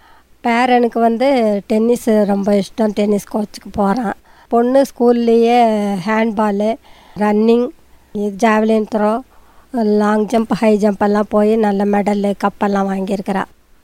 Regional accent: Kotagiri, Tamil Nadu, India; நான் பிறந்து வளர்ந்ததெல்லாம் Kotagiri. Kotagiri send Mary's கான்வென்ட்டில் தான் படித்தேன்.

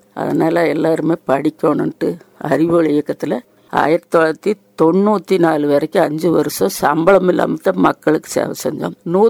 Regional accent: Uppilipalayam, Tamil Nadu, India; born there; நான் வந்துங்க சிங்காநல்லூர் பக்கத்துல உப்புலிவளையம், அது நான் பிறந்த ஊரு, கல்யாணம் பண்ணி கொடுத்தது பாப்பநாயக்கம் பாளையம்.

